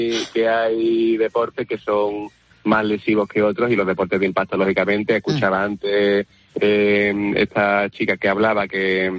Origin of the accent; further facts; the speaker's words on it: Seville, Andalusia, Spain; now in Málaga, Spain; yo soy sevillano, llevo en Málaga viviendo muchos años